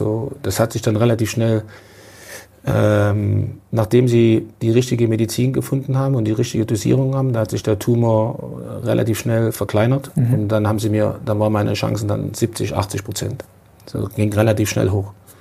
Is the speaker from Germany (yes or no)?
yes; East Germany, Germany; Bin aufgewachsen in einem kleinen Dorf.